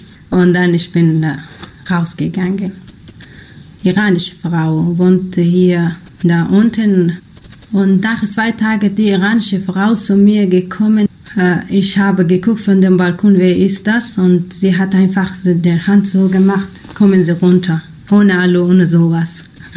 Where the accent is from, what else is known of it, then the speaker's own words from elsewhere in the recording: Afghanistan; German is a second language; ich komme aus Afghanistan